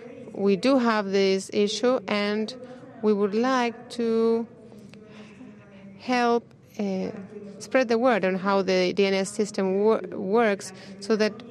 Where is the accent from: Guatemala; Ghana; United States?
Guatemala; from Guatemala.